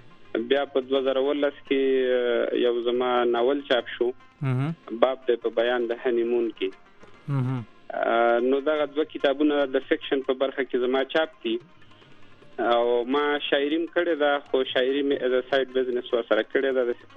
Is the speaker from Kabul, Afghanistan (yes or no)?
no; Jalalabad, Nangarhar, Afghanistan; زه خو د جلال آباد یم، د ننګرهار